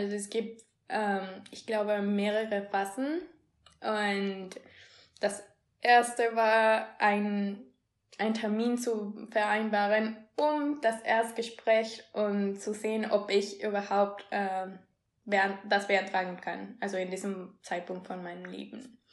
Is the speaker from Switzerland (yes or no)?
no; Peru; now in Berlin, Germany; ich komme aus Peru, ich bin 25 Jahre alt und ich habe BWL studiert und bin seit 2015 hier in Berlin.